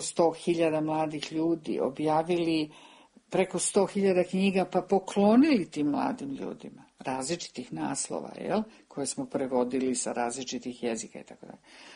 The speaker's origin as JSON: {"language": "Serbian", "region": "Belgrade", "country": "Serbia", "tie": "born or raised there", "moved": "as an adult", "said": "pitanje zašto govorim ekavicom. I kad sam objasnila da sam rođena u Beogradu, da sam živela tamo 44 godine"}